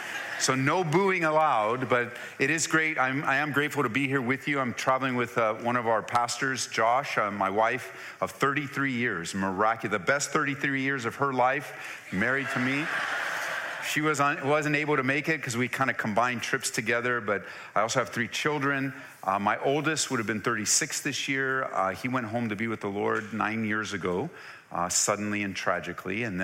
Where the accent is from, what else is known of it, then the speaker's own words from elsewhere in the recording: California, United States; I grew up in Southern California, just south of East LA. It's where I was born and raised, a very rough part